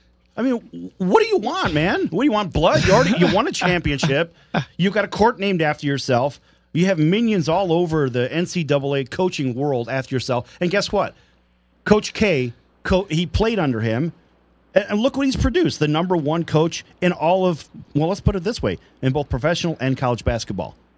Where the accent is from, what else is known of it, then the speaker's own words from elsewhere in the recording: Chicago, Illinois, United States; Well, I find the Chicago Bears, unfortunately my hometown team, I find them stupid, funny, and ridiculous and squandrous.